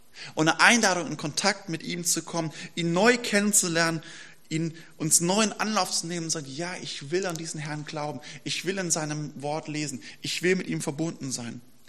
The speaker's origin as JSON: {"language": "German", "region": "Saarland", "country": "Germany", "said": "und ich habe noch im Saarland gelebt, wo ich herkomme."}